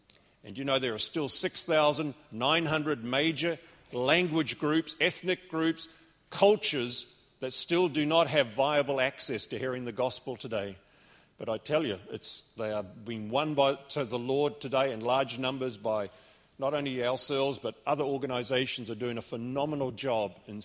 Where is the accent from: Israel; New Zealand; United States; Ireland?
New Zealand; now in Asia; I'm not English. I'm not Australian either. We're Kiwis. We're from New Zealand, but we haven't lived there for a long time. We've been living now for some almost 30 years in Asia